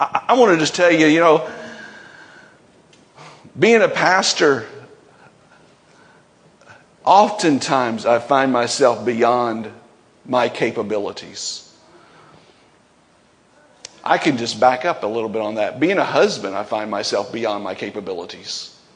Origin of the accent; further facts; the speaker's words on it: Murray, Kentucky, United States; You know, I'm from Murray